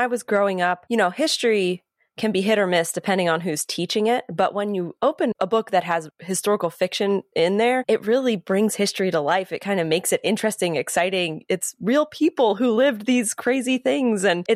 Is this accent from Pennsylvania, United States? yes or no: yes; Pennsylvania, United States; you know, I'm from Pennsylvania. I have never been to Louisiana.